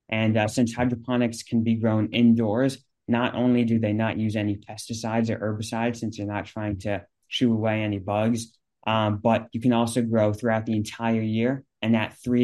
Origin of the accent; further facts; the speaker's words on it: New York City, New York, United States; I am 16 years old and I'm from New York City.